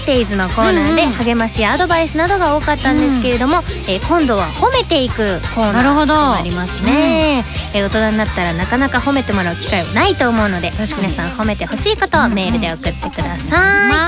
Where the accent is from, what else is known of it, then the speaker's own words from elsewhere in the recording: Saitama, Japan; 私もあの埼玉のど田舎出身なんですけれども